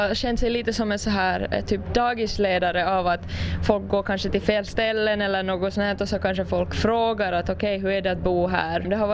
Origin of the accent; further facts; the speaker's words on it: Nagu, Southwest Finland, Finland; och jag är här från NAGU.